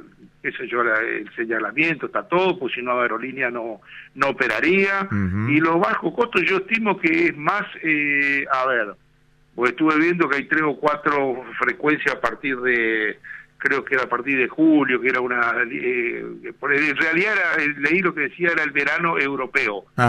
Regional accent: Argentina; nosotros somos los argentinos

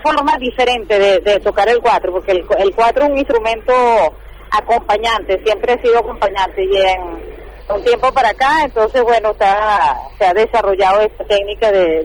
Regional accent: Venezuela; como venezolana

